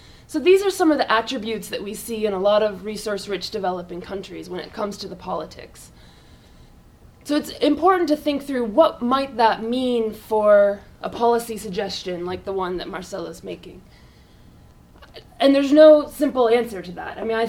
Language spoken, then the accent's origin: English; New York, United States; I was, as a New Yorker, excited about the idea of just a garage